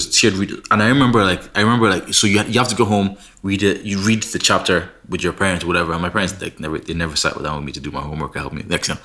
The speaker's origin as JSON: {"language": "English", "country": "Nigeria", "moved": "yes", "lives_now": "Ireland", "said": "So, well, we're all from Nigeria, technically."}